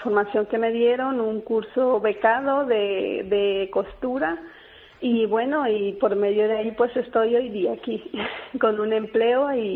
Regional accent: Madrid, Community of Madrid, Spain; also born or lived in Ecuador; yo no soy de esta zona, soy de Moratalaz, o sea, donde vivo

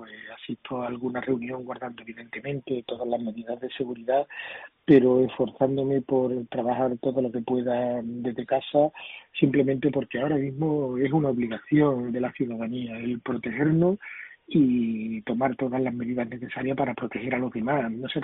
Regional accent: Huelva, Andalusia, Spain; los que somos de Huelva la echemos de menos en cuanto ponemos los pies fuera

